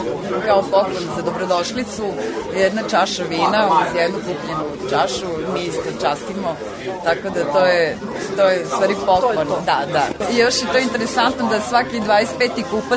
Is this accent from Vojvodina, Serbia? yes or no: yes; Novi Sad, Vojvodina, Serbia; u mom rodnom gradu, Novom Sadu, odakle sam i krenula.